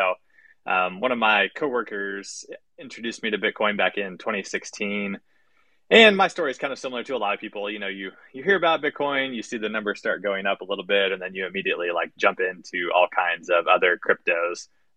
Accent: Kansas City, Missouri, United States; So I grew up here in Kansas City. One of the biggest employers here in town is a software company called Cerner.

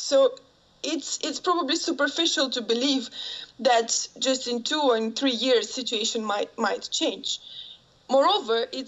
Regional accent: Ukraine; I grew up in Ukraine, and I've always seen the same faces on TV, in the news

